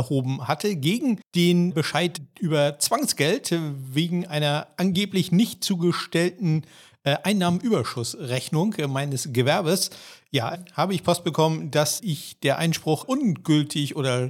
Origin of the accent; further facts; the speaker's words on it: Germany; ich bin ja Deutscher